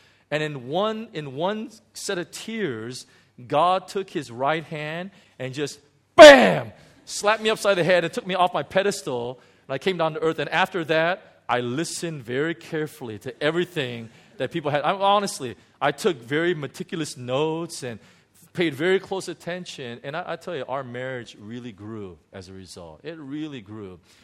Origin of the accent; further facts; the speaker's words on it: Hong Kong; well, I'm a pastor from Hong Kong